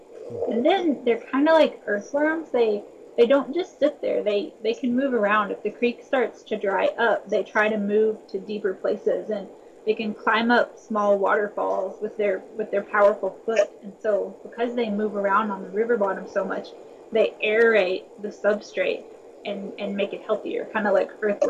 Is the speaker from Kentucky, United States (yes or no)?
yes; Kentucky, United States; So I'm from Kentucky